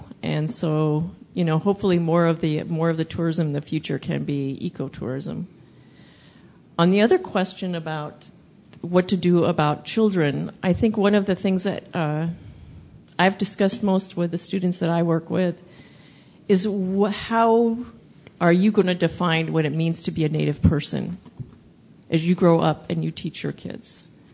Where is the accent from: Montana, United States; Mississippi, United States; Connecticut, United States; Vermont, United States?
Montana, United States; For my tribe, I'm from Montana, the Crow tribe.